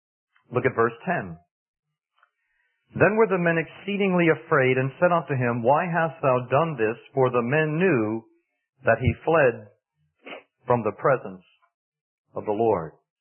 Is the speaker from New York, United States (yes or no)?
yes; New York, United States; moved away; actually I'm not from Virginia. I've just been there for 4 years. We're originally from New York, Long Island.